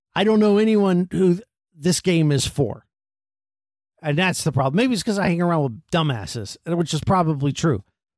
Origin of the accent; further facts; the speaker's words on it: United States; Right. We don't know what kilometers are. We're from America.